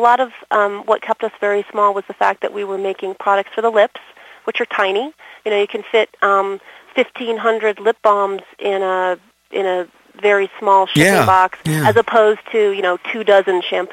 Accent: Washington, District of Columbia, United States; born there; I was born in Washington, D.C., and it's very conservative back east.

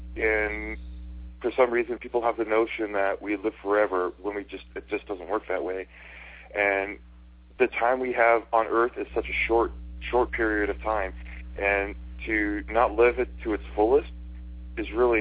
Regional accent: Fort McMurray, Alberta, Canada; I'm born and raised in Fort McMurray, Alberta. I'm a Miccosukee Cree First Nation, Native American

